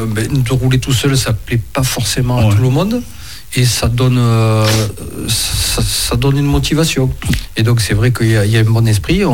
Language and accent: French; Saint-Saturnin, France; je ne viens pas de Louis, je viens de Saint-Saturnin.